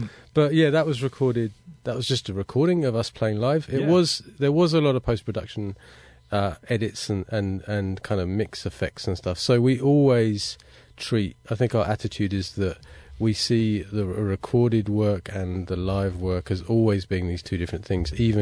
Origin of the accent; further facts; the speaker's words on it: London, United Kingdom; also born or lived in Melbourne; now in Sydney, Australia; I'm from London and I've lived in Australia since 2008, first in Melbourne, and then I moved to Sydney in 2011